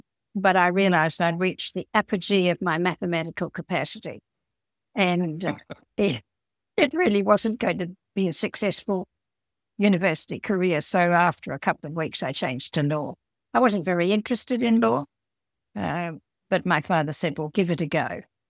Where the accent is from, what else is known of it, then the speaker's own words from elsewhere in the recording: South Australia, Australia; also born or lived in Hamilton, Victoria; I was educated and grew up in South Australia.